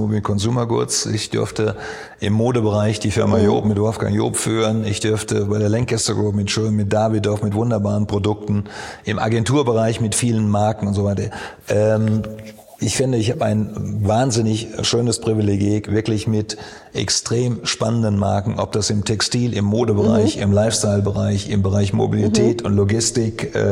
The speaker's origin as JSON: {"language": "German", "region": "Hesse", "country": "Germany", "said": "Da, wo ich herkomme, in Odenwald."}